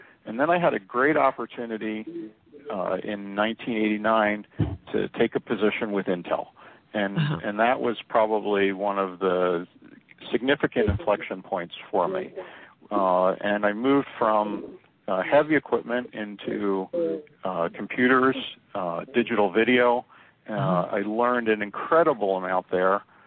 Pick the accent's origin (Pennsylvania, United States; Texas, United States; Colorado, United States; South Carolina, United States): Pennsylvania, United States; Levittown; moved away as an adult; now in Phoenix, United States; Well, I was born and raised in Levittown, Pennsylvania, and I lived in the Philadelphia area, went to school in the Philadelphia area. For probably the first 32 years of my life.